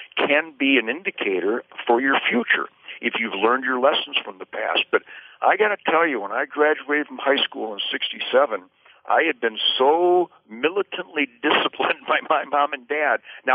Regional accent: Detroit, Michigan, United States; born there; now in Texas, United States; I was born in Detroit. You know, Laura, Michigan was the arsenal of democracy.

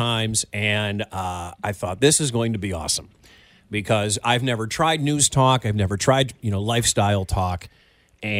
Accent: Milwaukee, Wisconsin, United States; also born or lived in Detroit; I always say that I was born in Detroit and I grew up in Milwaukee.

